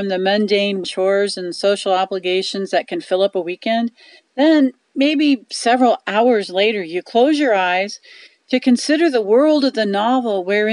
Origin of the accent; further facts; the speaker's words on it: Dodge City, Kansas, United States; from Dodge City, Kansas.